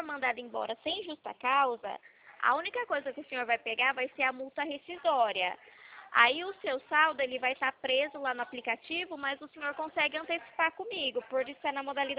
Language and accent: Portuguese; Presidente Prudente, São Paulo, Brazil; sou de Presidente Prudente, interior de São Paulo.